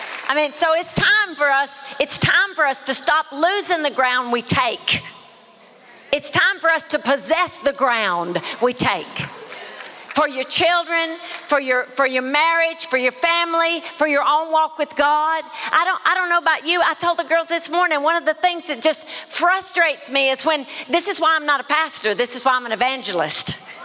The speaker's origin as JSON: {"language": "English", "region": "Mississippi", "country": "United States", "tie": "born or raised there", "accent": "Mississippi", "said": "I grew up in Choctaw County, Mississippi. Hallelujah. You can tell a little bit of it still hangs in there."}